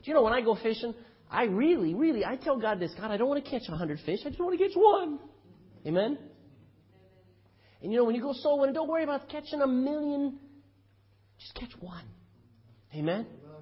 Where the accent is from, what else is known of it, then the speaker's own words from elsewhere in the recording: Texas, United States; I come from Texas. And there are a few Texans who know how to lasso things.